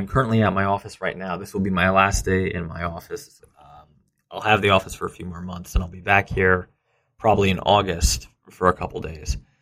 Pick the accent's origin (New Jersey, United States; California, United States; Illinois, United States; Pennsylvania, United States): New Jersey, United States; Listen, I'm from New Jersey. I understand you could end up in the back of a Cadillac pretty easily.